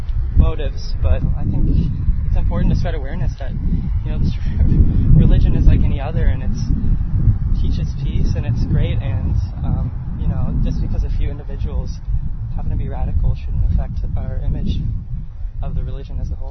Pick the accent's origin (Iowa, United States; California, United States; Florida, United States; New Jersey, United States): Iowa, United States; Iowa City; I'm from Iowa City, Iowa.